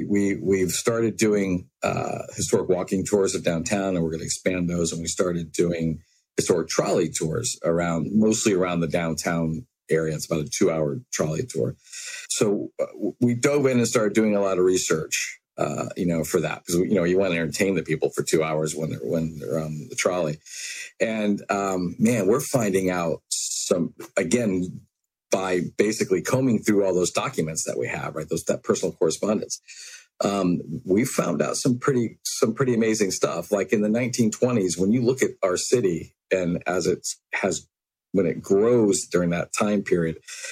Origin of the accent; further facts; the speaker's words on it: St. Petersburg, Florida, United States; You know, I grew up in St. Petersburg, and everybody growing up in St. Pete